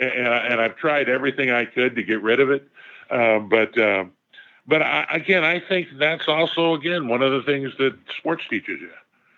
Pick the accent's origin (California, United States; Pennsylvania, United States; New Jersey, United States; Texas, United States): California, United States; I grew up about 10 miles from Disneyland, and back when it was an orange grove.